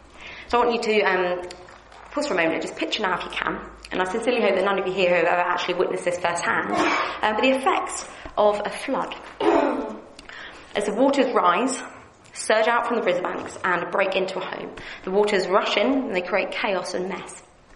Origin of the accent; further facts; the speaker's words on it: United Kingdom; Although if it did matter, being British, no one would actually expect it to be saying anything about it anyway.